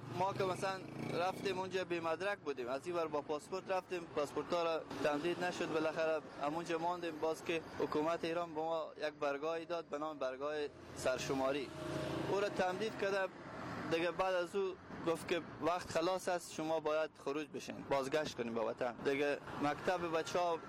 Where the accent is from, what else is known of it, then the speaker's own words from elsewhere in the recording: Kunduz, Afghanistan; also born or lived in Tehran; now in Herat, Afghanistan; از ولایت هراتم فعلا، منطقه اصلیت از قندوز.